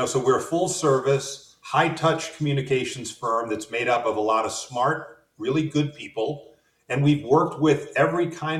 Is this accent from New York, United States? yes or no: yes; New York, United States; now in Chicago, United States; as I said, I'm originally from New York, but I'm out here and I'm fully a Midwesterner now, or almost fully. You know, it takes a little while to get that New York out of you.